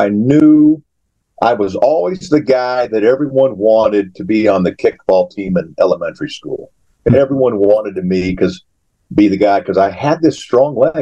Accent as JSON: {"language": "English", "town": "Dallas", "region": "Texas", "country": "United States", "tie": "born or raised there", "also_born_or_lived": "Houston", "said": "I was a soccer player in Texas, in Dallas, and I moved from Dallas to Houston, where back in the late 70s, early 80s, they did not have organized soccer all through Texas."}